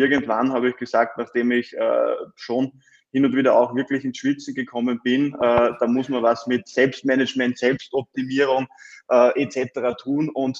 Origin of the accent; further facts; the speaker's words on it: Austria; die ganzen Lockdowns, die es ja bei uns in Österreich leider Gottes immer wieder gegeben hat